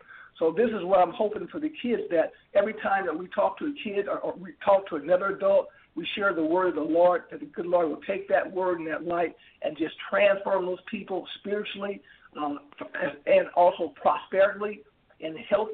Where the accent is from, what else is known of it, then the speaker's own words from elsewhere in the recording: St. Louis, Missouri, United States; I grew up in St. Louis. I grew up in the ghettos of St. Louis, so that's not new to anybody.